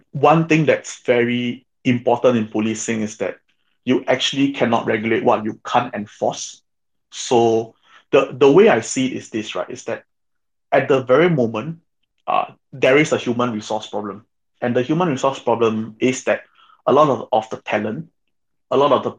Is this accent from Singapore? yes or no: yes; Singapore; So I'm actually born and bred in Singapore.